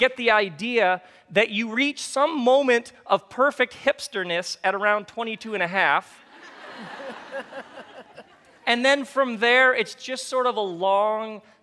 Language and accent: English; Michigan, United States; Now, I grew up in Michigan. Michigan. Michigan, America's high five.